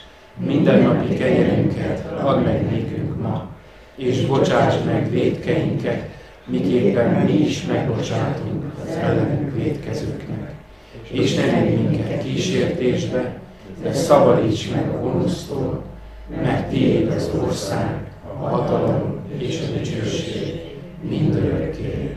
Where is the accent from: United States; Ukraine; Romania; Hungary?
Ukraine; Berehove, Zakarpattia Oblast; Származásom szerint Kárpátaljáról származom, Beregszászban születtem.